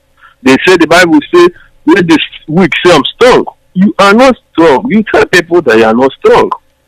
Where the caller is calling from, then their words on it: London, United Kingdom; I'm calling from London.